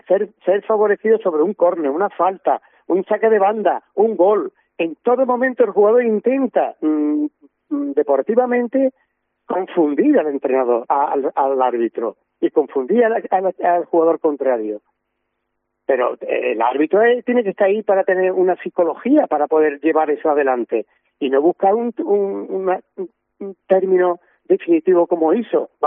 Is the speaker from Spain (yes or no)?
yes; Cádiz, Andalusia, Spain; Yo nací en Cádiz, soy de Cádiz, yo me crié en Cádiz. Yo estuve yendo en toda mi vida desde los 10, 12 años hasta los 18 años al mercado central, a la fruta.